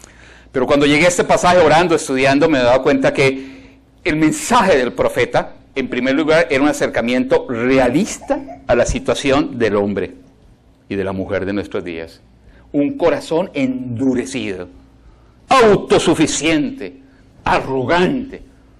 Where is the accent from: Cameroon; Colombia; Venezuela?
Colombia; En la época en mi país, Colombia, cuando las guerrillas golpeaban fuertemente las FARC